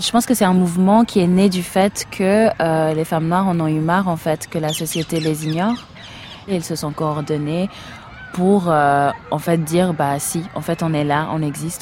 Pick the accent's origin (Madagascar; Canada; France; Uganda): Uganda; moved away; also born or lived in Switzerland; J'ai grandi en Ouganda, je suis née en Ouganda et ensuite j'ai vécu en Suisse.